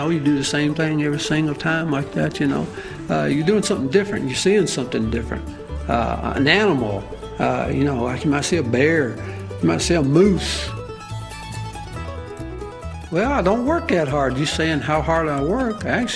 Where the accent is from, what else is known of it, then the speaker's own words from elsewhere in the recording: Nashville, Tennessee, United States; accent: drawl; I tell them, I'm from Nashville, Tennessee. And they'll say, well, we could tell you weren't from here because you kind of got a drawl, they'll tell me.